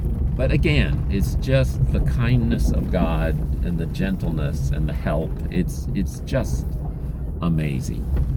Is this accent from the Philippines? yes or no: yes; Philippines; I'm still able to do that because I grew up in the Philippines and I never unlearned how to do that.